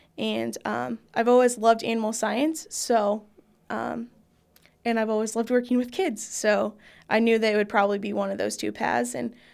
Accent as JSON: {"language": "English", "country": "United States", "said": "I was from Marion County. I showed in Marion County."}